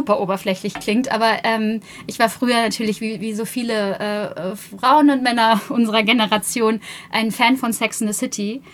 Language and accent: German; Buxtehude, Lower Saxony, Germany